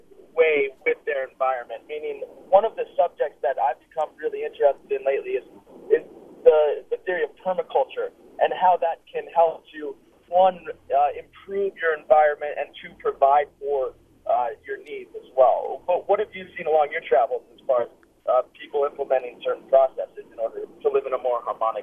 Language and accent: English; Montana, United States; now in Sacramento, United States; I grew up in Montana, and I'm a UM graduate, so I love Missoula.